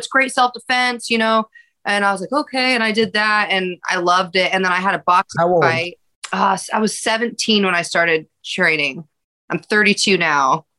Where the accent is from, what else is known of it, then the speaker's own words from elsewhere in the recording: Alaska, United States; I was actually a competitive figure skater growing up in Alaska.